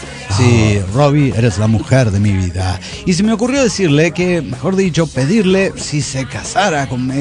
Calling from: Virginia, United States; Hola, ¿cómo están, amigos? Soy … de Virginia, United States of America.

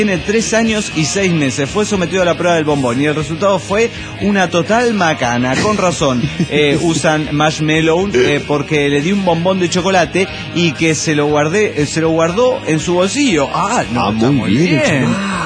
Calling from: Desaguadero, La Paz, Bolivia; de Desaguadero, Bolivia.

